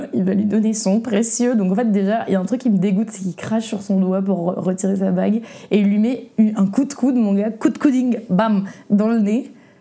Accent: Lyon, Auvergne-Rhône-Alpes, France; born there; Sorry, je suis née à Lyon.

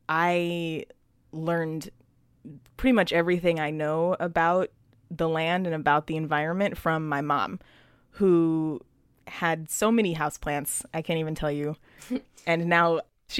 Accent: Los Angeles, California, United States; I was born in Hollywood. I grew up in Los Angeles, like right in the middle of the city. I had family in the South, and so we would go and visit my grandparents in New Orleans every year

